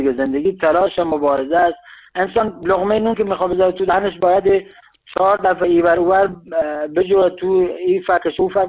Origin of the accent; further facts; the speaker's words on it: Iran; first language Luri; آهنگال لوری چون زبان مادری من زبان پدری من